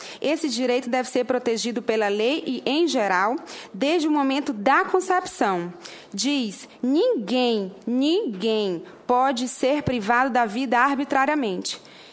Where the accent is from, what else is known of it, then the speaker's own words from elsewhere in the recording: Northeast Region, Brazil; como nordestina, que o Nordeste não quer aborto.